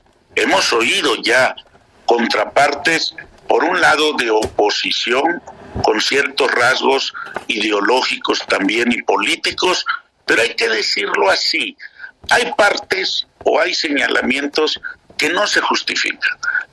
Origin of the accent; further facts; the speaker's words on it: Guerrero, Mexico; yo soy guerrerense